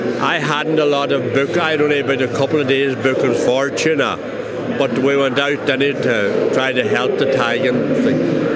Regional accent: Killybegs, County Donegal, Ireland; I'm from Killybegs. I'm a charter skipper for about 30 years, 35 years maybe even.

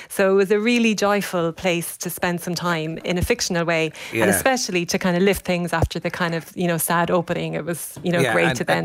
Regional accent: Portlaoise, Leinster, Ireland; also born or lived in Dublin; I grew up in Portlaoise and spent all my years in Dublin working

